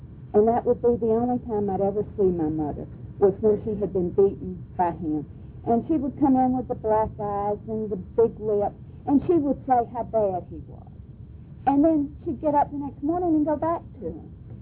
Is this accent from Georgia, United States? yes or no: yes; Fort Benning, Georgia, United States; born there; I was born in November 21st, 1942, about 100 miles from here, at Fort Benning, Georgia.